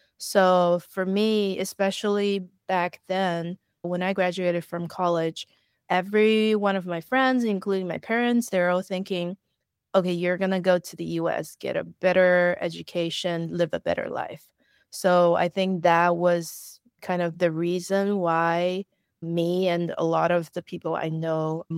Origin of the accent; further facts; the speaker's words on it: Beijing, China; English is a second language; moved away as an adult; also born or lived in Australia / New York; now in Mexico City, Mexico; I was born and raised in Beijing in China, finished all the way to college there. And then before moving to the US, I was in Australia for a year. And then I moved to the US for part of my grad school. And then I stayed in New York for the past 10 years